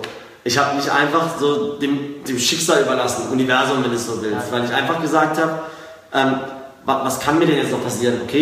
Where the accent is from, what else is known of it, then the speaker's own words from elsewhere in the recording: Karlsruhe, Baden-Württemberg, Germany; accent: Karlsruhe dialect; die besser Deutsch spricht als ich in meinem karlsruherischen Dialekt.